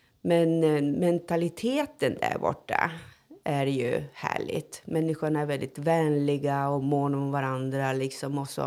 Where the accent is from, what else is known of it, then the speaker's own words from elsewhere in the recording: Japan; also born or lived in Gävle, Sweden; now in Sweden; Gävle lasarett faktiskt. Ja, men jag flyttade dit innan jag flyttade. Ja, fyllde 1 år. Så att jag är uppvuxen i Japan.